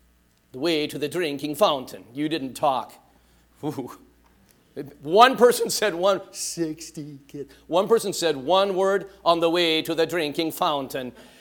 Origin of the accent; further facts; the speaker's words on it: Van Nuys, California, United States; I grew up in Van Nuys. I went to St. Bridget of Sweden school. It's about Sherman Way and Balboa. And grew up Van Owen and Balboa. Not far from here.